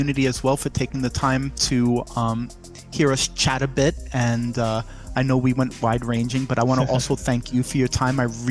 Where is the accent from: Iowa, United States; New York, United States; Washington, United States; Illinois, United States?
New York, United States; Brooklyn; I grew up in Brooklyn, New York, almost my entire life.